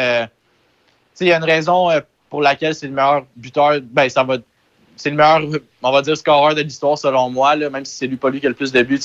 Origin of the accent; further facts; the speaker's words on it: Gatineau, Quebec, Canada; c'est vraiment, c'est de là que je viens, dans le fond, de Gatineau, juste à côté.